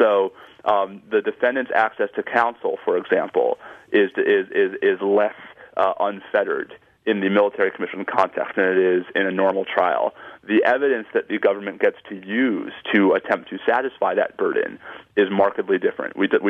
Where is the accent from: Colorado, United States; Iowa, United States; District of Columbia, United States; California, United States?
District of Columbia, United States; Washington; the federal district court sitting here in my hometown of Washington, D.C.